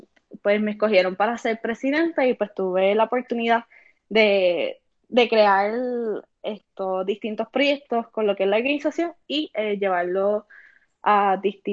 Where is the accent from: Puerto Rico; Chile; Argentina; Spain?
Puerto Rico; Mayagüez; yo soy de Mayagüez